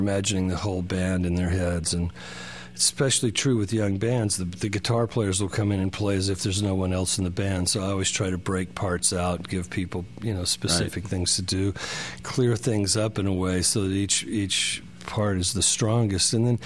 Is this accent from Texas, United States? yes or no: yes; Fort Worth, Texas, United States; I was growing up in Fort Worth, Texas, under the, you know, the threat of nuclear annihilation from the communists.